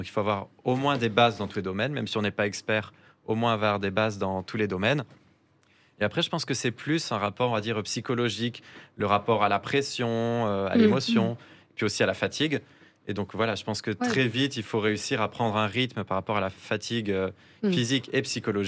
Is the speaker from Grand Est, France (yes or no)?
no; Toulouse, Occitanie, France; En fait, alors, je suis originaire de Toulouse.